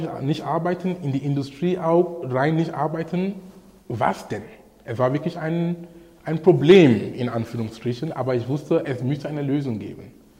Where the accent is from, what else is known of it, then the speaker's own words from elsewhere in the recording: Cameroon; now in Hamburg, Germany; hier in Hamburg oder in Kamerun, wo ich herkomme